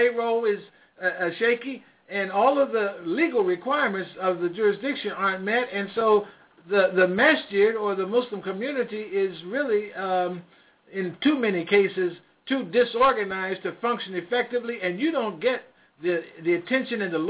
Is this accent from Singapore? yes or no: no; Charleston, West Virginia, United States; See, I was raised in the Southern Baptist tradition, the African-American Baptist tradition, back in Charleston, West Virginia. See, I'm from West Virginia, Charleston